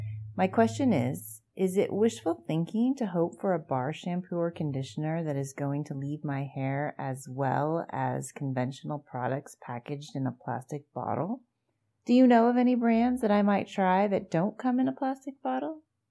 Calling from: Oregon, United States; from Oregon.

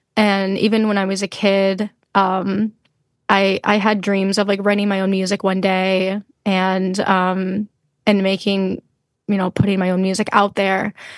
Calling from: Brooklyn, New York, United States; I'm recording from my bedroom in Brooklyn, in Bushwick.

